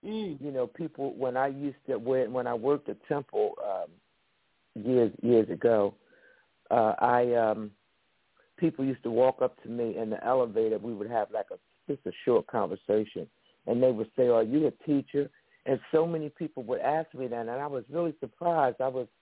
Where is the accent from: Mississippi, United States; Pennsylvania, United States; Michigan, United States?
Pennsylvania, United States; Philadelphia; now in Trenton, United States; As my family, I'm from Philadelphia, and I've been in the Trenton area since 2000